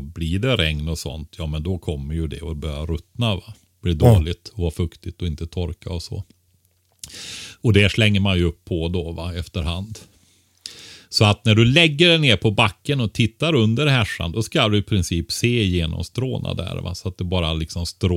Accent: Västra Götaland County, Sweden; Nej, men alltså Västergötland där jag kommer från.

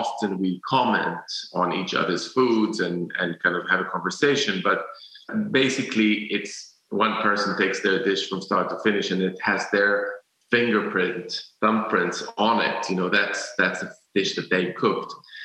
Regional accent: Jerusalem, Jerusalem District, Israel; I used to be like a purist because I grew up in Jerusalem

